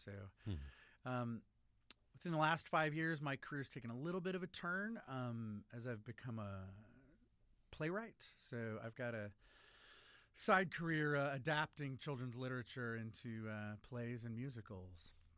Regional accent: Champaign, Illinois, United States; Well, I'm originally from East Central Illinois, down in Champaign, Urbana.

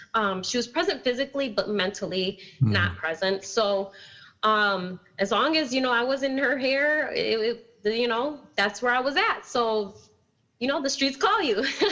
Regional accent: Milwaukee, Wisconsin, United States; also born or lived in Sheboygan; I was born in Sheboygan, but I was raised here in Milwaukee South Side. So I've spent all of my life on the South Side.

